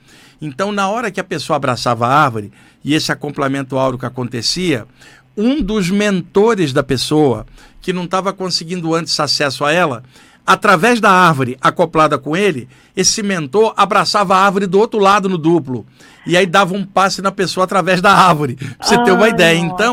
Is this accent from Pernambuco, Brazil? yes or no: no; Rio de Janeiro, Brazil; now in São Paulo, Brazil; Porque eu cresci no Rio, mas estou em São Paulo há 35 anos.